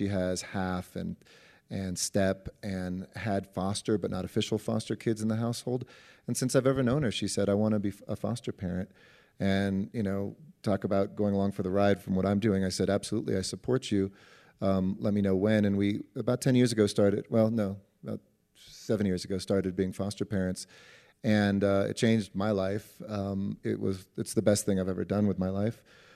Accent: Los Angeles, California, United States; You know, I grew up obviously in Los Angeles in solidly middle class family.

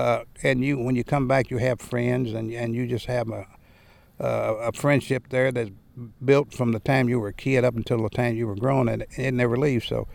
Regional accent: Cairo, Illinois, United States; I was born and raised right here in Cairo. I still live in Cairo as of today.

